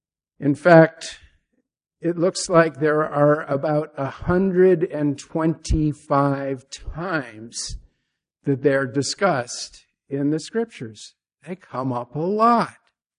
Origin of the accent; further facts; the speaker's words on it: Warwick, Rhode Island, United States; a Presbyterian church where I grew up in Warwick, Rhode Island.